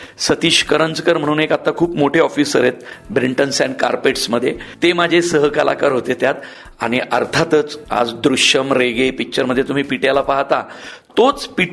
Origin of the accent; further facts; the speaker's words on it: Pune, Maharashtra, India; छोटीशीच घर होतं आमचं पौडफाट्याला, त्या घरातच माझं सगळं बालपण गेलं.